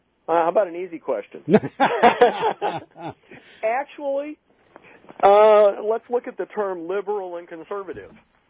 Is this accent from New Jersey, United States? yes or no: no; Ohio, United States; now in St. Louis, United States; And I was raised in Ohio, in the northern part of Ohio.